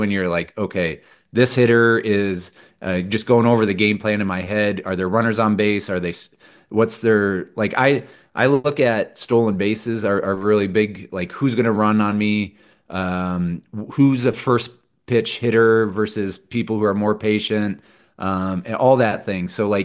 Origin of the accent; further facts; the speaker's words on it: Midwest, United States; being a Midwesterner